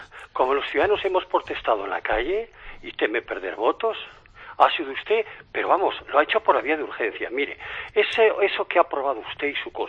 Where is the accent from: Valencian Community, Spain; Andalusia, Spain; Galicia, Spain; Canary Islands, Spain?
Andalusia, Spain; Torremolinos; hagan un hospital decente para mi pueblo que se llama Torrole City, Torremolinos, al oeste del río Pecos